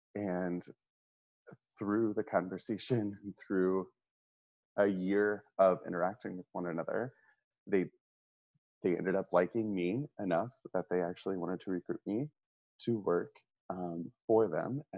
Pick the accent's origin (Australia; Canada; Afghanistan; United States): United States; Centralia, Missouri; But I was raised in Centralia, Missouri.